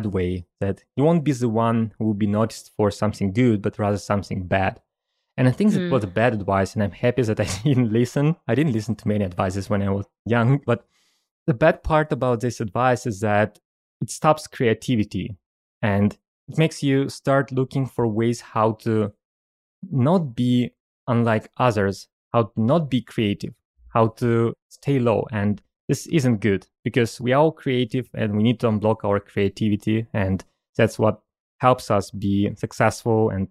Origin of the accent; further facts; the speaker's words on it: Russia; I grew up in Russia